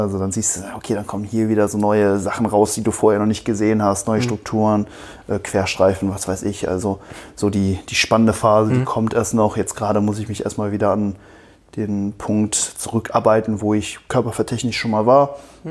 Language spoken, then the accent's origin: German; Cologne, North Rhine-Westphalia, Germany; Ich komme ja eher aus Köln, fahre dann ungefähr 45 Minuten, eine Stunde hier hin.